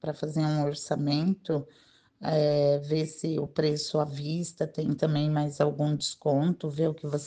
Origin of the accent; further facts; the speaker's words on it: Itu, São Paulo, Brazil; Eu sou daqui de Itu